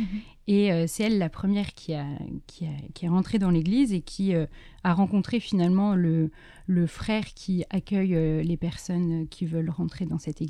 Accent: Paris, Île-de-France, France; Et voilà, on est parisienne, on prépare le concours.

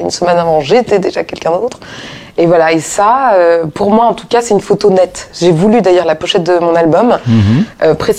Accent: Paris, Île-de-France, France; Moi, Parisienne

